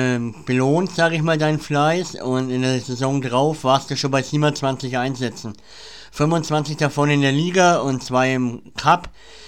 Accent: Germany; Ich als Deutscher mit der deutschen Fanbrille sage ich auch Deutschland

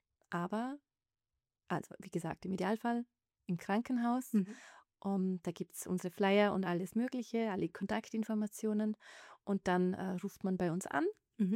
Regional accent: Vorarlberg, Austria; Und wir sind auch als Vorarlberger am weitesten entfernt von den Wiedern.

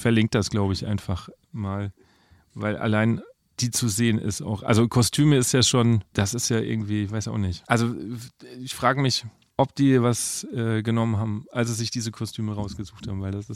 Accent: Bavaria, Germany; Aber ich komme ja eher aus Franken.

